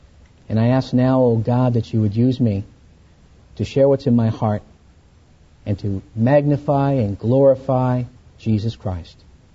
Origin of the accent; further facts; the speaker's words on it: Boston, Massachusetts, United States; I was raised in Massachusetts, Dorchester, inner city of Boston, in a Catholic home.